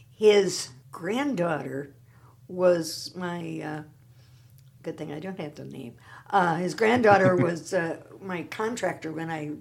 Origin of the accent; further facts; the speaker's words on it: Vancouver, British Columbia, Canada; That really is a part of growing up in Vancouver.